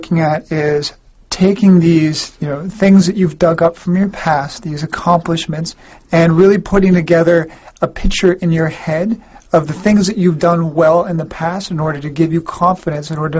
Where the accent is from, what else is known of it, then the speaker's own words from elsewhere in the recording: Washington, United States; which is actually quite close to where I grew up in Washington State.